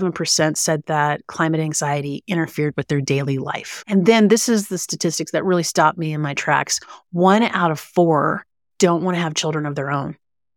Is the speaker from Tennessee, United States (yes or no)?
yes; Tennessee, United States; So I'm originally from East Tennessee.